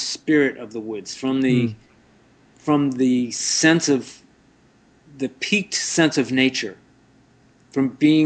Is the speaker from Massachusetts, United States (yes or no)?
yes; Brockton, Massachusetts, United States; also born or lived in Bridgewater; I grew up fishing in Massachusetts when I grew up in Brockton and Bridgewater, Mass.